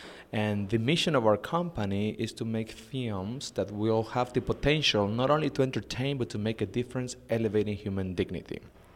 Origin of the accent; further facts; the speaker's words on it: Mexico; now in United States; our Catholic faith, our families, or our culture, Latino culture, because I am from Mexico. I live in the United States